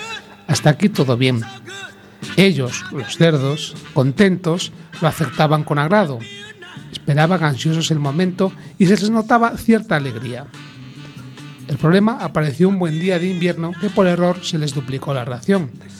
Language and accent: Spanish; Galicia, Spain; Por la zona de donde yo soy natural, Galicia Centro